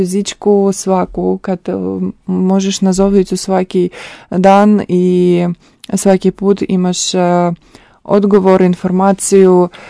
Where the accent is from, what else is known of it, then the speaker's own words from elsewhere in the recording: Zaporizhzhia, Zaporizhzhia Oblast, Ukraine; Croatian is a second language; iz Ukrajine, grad Zaporožje. Imam 34 godina.